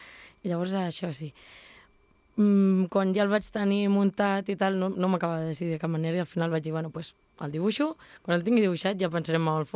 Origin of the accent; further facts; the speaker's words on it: Sant Pere, Catalonia, Spain; O sigui, mira, jo soc de Sant Pere i vaig per de Sant Pere